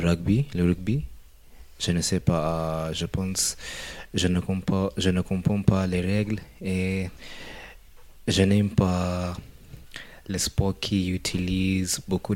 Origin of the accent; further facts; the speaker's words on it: Nairobi, Kenya; I come from Kenya, and I live in a town called Nairobi. It is the capital city of Kenya.